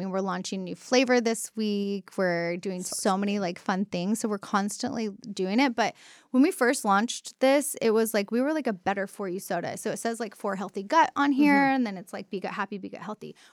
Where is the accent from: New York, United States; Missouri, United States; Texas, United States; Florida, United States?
Texas, United States; I grew up in Texas, cherry limeade Sonic.